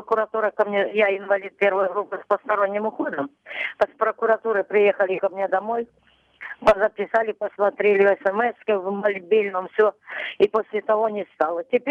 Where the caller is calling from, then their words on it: Luhansk Oblast, Ukraine; З Луганської області, Старобільський район.